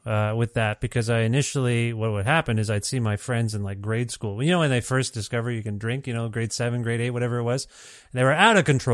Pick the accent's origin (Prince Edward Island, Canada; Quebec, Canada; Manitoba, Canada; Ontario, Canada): Ontario, Canada; now in Alberta, Canada; I'm from Ontario. Canada.